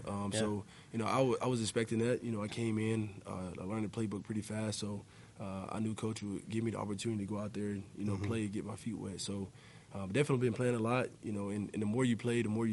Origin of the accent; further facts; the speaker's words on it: Alabama, United States; We're from Alabama, and just to be able to play with him, you know, I was happy.